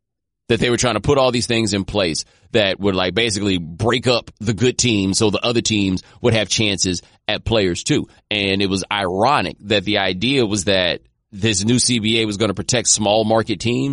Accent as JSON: {"language": "English", "region": "the South", "country": "United States", "said": "It's just, I'm from the South. We say it like"}